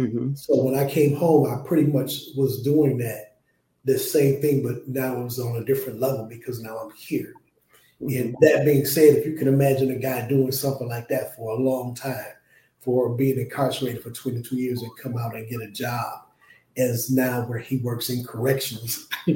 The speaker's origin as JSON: {"language": "English", "town": "Detroit", "region": "Michigan", "country": "United States", "tie": "born or raised there", "said": "But growing up in Detroit, you know, of course, there's that allure for the street life."}